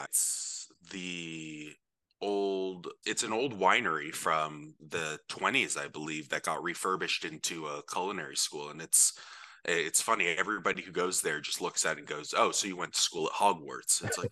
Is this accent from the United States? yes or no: yes; Studio City, California, United States; I grew up in Studio City, Sherman Oaks area